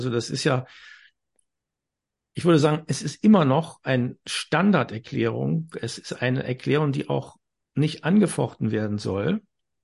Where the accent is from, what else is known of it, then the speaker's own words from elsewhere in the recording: Germany; Ich komme aus Deutschland. Deutschland ist mein Vaterland. Deutschland ist nicht mein Mutterland.